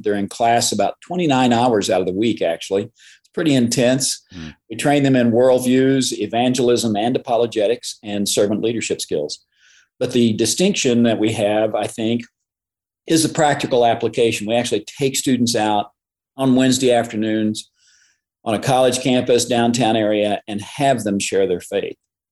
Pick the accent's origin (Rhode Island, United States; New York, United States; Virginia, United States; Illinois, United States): Illinois, United States; Well, I was raised in Illinois, so Southern Illinois, nowhere near Chicago.